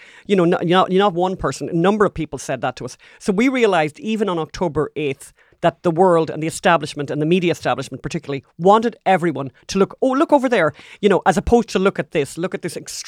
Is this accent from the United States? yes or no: no; Ireland; I mentioned already that we're Irish